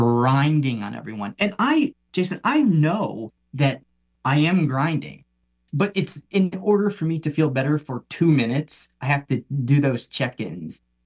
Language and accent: English; Illinois, United States; I'm from Southern Illinois, and the town I grew up in is 1,200 people.